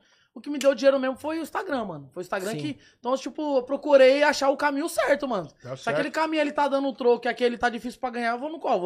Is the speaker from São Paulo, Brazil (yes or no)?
yes; Cotia, São Paulo, Brazil; Lá de Cotia.